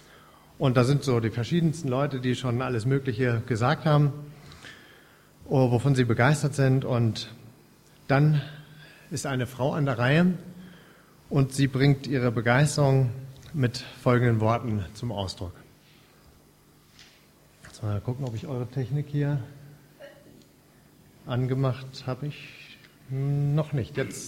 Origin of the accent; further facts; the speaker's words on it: Wetzlar, Hesse, Germany; born there; Geboren bin ich in Wetzlar, aber von neuem geboren hier in Bad Pyrmont.